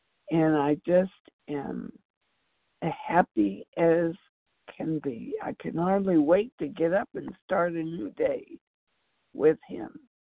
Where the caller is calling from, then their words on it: California, United States; I'm calling from California.